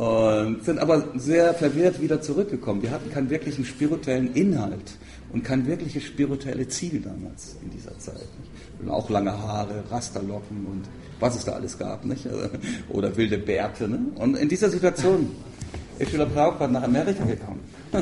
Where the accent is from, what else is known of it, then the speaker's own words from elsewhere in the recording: Northern Germany, Germany; in ganz Norddeutschland, wo ich herkomme